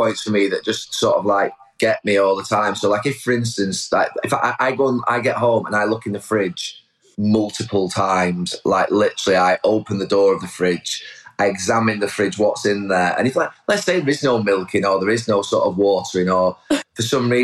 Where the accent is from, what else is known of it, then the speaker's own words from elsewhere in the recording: Bury, North West England, United Kingdom; I'm from Bury. It's where I grew up.